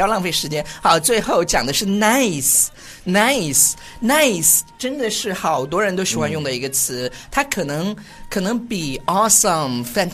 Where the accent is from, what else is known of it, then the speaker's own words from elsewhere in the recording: California, United States; 我就是来自加州。